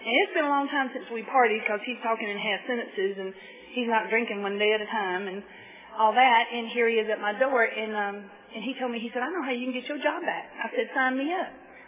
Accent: the South, United States; I mean, I'm from the South, in case you can't tell from my voice.

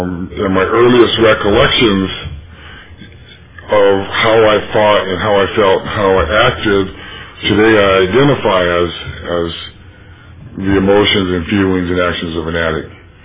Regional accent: Detroit, Michigan, United States; I was born in Detroit, Michigan, and I grew up in Motown.

